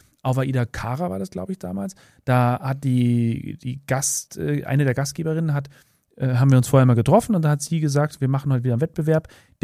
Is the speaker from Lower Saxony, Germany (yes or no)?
no; Bavaria, Germany; ich bin damals in Bayerisch Main, kleines Dorf hier in Oberbayern, wo ich groß geworden bin